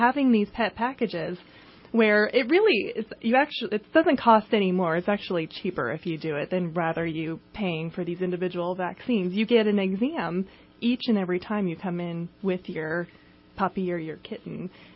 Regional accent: Fair Oaks, California, United States; Fair Oaks.

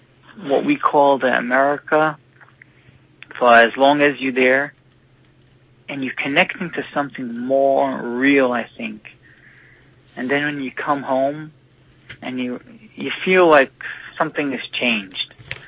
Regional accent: Israel; born there; English is a second language; No, I was born in Israel.

